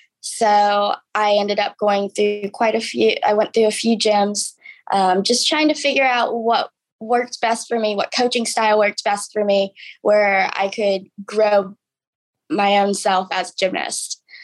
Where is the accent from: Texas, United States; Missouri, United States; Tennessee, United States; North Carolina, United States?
North Carolina, United States; Charlotte; So we lived outside of Charlotte, but I like to say Charlotte just because most people can recognize that city, especially now that it's become such a booming metropolis.